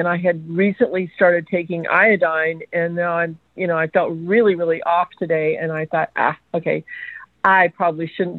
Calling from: Austin, Texas, United States; I'm calling in from Austin.

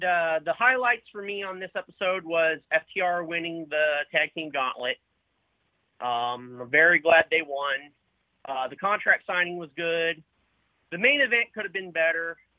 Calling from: Newton, Iowa, United States; I'm from Newton, Iowa.

